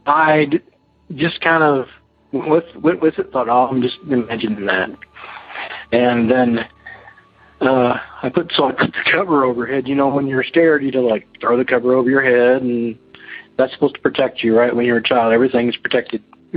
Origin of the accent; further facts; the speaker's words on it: Indiana, United States; now in Weatherford, United States; I'm from Weatherford, Texas. And I used to live in Indiana. I grew up there as a child.